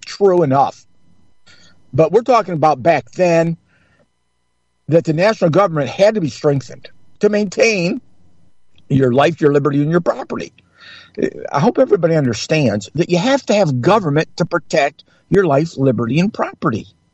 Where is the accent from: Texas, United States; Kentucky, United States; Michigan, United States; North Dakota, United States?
Michigan, United States; But yeah, we're from Michigan and we're from Northern Michigan, but we love the name American above all else.